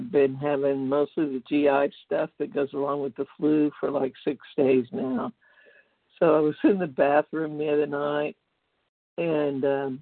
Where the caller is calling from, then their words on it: Tulsa, Oklahoma, United States; Hi, this is … from Tulsa, Oklahoma.